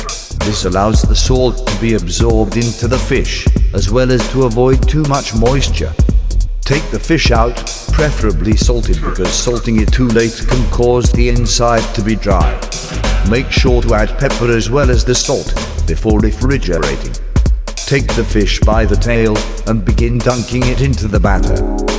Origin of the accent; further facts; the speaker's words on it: United Kingdom; I'm British, and I'd figured this would be the best use of 6 minutes